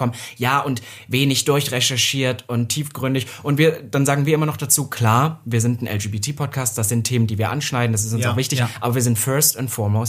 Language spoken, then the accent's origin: German; Halle, Saxony-Anhalt, Germany; Ja, und ich komme ja aus dem Osten. Also Sachsen-Anhalt, aus Halle, um genau zu sein.